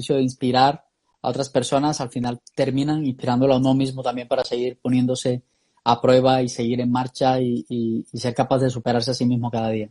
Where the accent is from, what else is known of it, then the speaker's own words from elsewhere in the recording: Colombia; also born or lived in London; now in Madrid, Spain; Soy colombiano, llevo ya desde el año 2010 fuera de mi país. He tenido la oportunidad de vivir 5 años en Londres y llevo ya 5 años viviendo aquí en España, y la verdad que muy contento en este país, en Madrid, es donde soy ubicado.